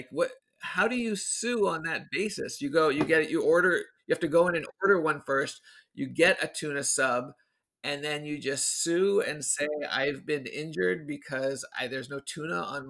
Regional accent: New Jersey, United States; I am from New Jersey. That's where I grew up.

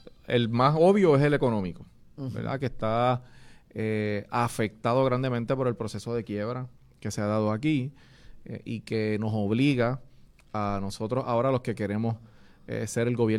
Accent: Vega Alta, Puerto Rico; Yo soy natural de Vega Alta.

